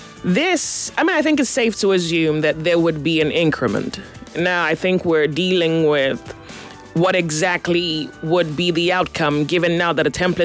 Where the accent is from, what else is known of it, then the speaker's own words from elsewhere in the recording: Nigeria; I think sometimes you think about being Nigerian and then you wonder if it can be better, how?